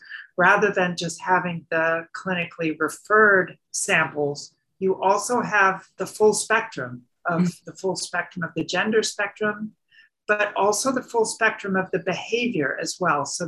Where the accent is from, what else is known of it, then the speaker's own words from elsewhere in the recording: United States; now in Netherlands; being an American living in the Netherlands